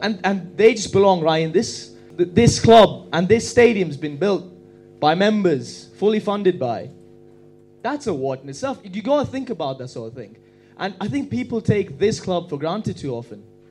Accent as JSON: {"language": "English", "country": "Bahrain", "said": "Where are you from? Bahrain. Where's that? Middle East. Yeah"}